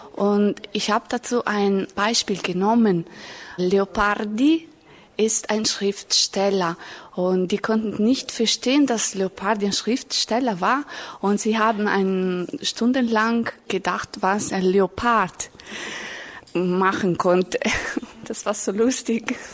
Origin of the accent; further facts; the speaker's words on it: Italy; German is a second language; now in Germany; Ich komme aus Italien und ich bin 1983 geboren und ich arbeite als Comenius-Assistentin hier in Deutschland. Ich lerne Deutsch, weil ich Fremdsprachen liebe